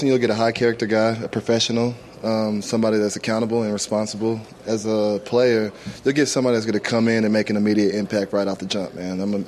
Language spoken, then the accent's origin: English; Texas, United States; Growing up in Texas, man, you got to be a Cowboys or a Texas fan, man.